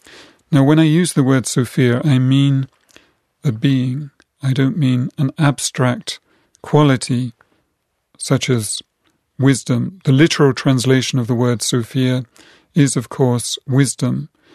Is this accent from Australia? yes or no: no; England, United Kingdom; lived in the town where I grew up in England.